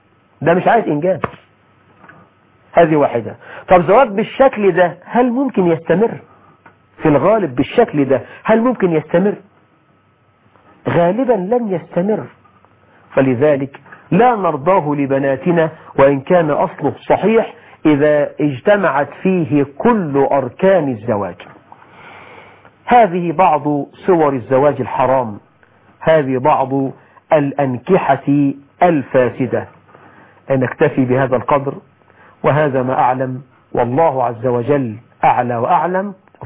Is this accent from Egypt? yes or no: yes; Egypt